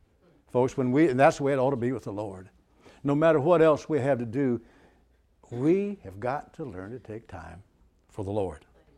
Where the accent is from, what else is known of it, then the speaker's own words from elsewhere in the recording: Shell Knob, Missouri, United States; I'm from Shell Knob. It's kind of we do have a flashing yellow light that we put in the school a couple of years ago.